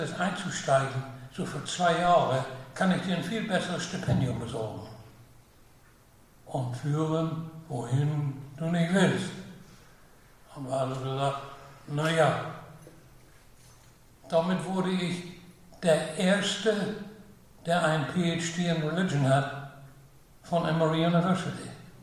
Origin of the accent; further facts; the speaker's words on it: Germany; Wie ihr wisst, bin ich groß geworden in Deutschland